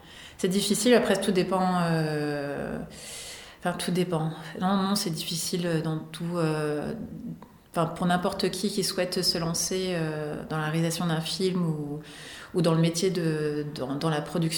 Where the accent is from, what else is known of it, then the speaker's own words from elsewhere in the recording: Orléans, Centre-Val de Loire, France; je suis native d'Orléans, donc c'est pour ça que je tentais de trouver à Orléans